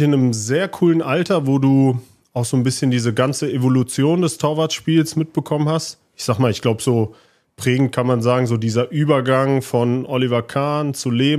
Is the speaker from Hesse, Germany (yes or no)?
yes; Giessen, Hesse, Germany; born there; Ich bin heute in Gießen, ist tatsächlich meine Geburtsstadt